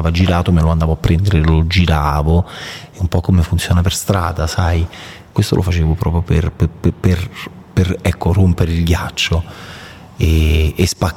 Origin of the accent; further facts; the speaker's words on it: Naples, Campania, Italy; Poi siamo napoletani, quindi c'è tutta una tradizione di musica meridionale italiana, popolare, che mi piace tanto.